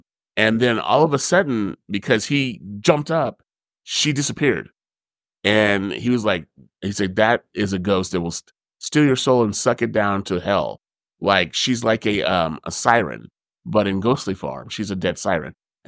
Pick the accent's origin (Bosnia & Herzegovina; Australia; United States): United States; Las Vegas, Nevada; It's in Las Vegas, as everybody knows I'm from Vegas.